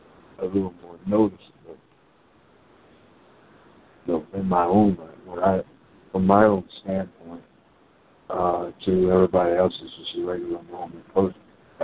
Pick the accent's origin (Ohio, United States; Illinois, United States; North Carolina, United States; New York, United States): New York, United States; Brooklyn; I was raised in Brooklyn mostly. I moved there when I was 9 years old. I grew up there. I was raised there, educated there.